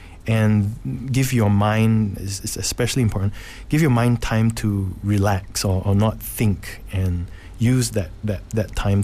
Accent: Malaysia; I do a lot of work in KL, and I'm Malaysian, so I spend a lot of time here

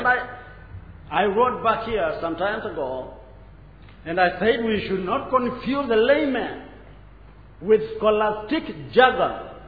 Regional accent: Kenya; We are living in a country, Kenya, because I come from Kenya

